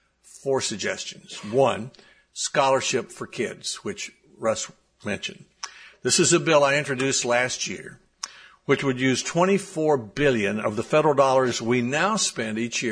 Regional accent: Tennessee, United States; Provide grants to charter management organizations like KIPP or Rocket Ship in my home state of Tennessee

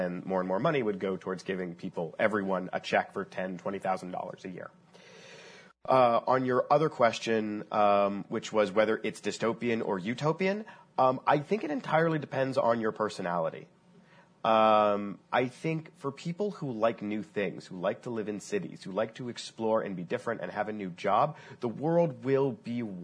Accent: Omaha, Nebraska, United States; now in San Francisco, United States; I grew up in Omaha, Nebraska, and I couldn't wait to leave.

